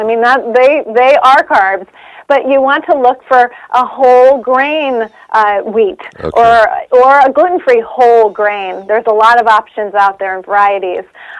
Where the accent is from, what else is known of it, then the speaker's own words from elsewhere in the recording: San Diego, California, United States; now in New York City, United States; I'm currently in New York City, but I'm from San Diego.